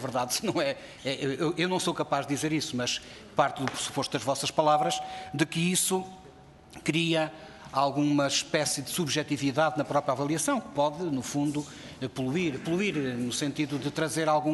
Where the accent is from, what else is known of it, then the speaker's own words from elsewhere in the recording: Norte, Portugal; Eu sou transmontano duriense